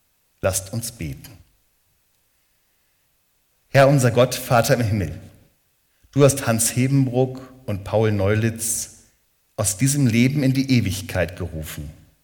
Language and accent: German; Neunkirchen, Germany; ich komme ja aus Neunkirchen